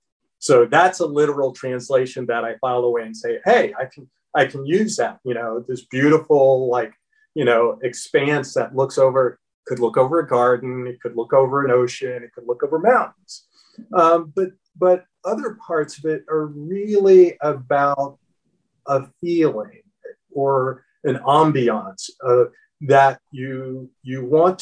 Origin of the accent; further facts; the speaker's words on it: Florida, United States; I feel like I'm from Southern California, but I grew up in Florida.